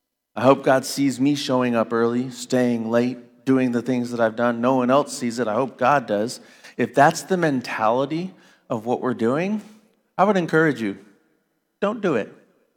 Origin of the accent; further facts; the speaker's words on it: Las Vegas, Nevada, United States; like I grew up in Las Vegas for my childhood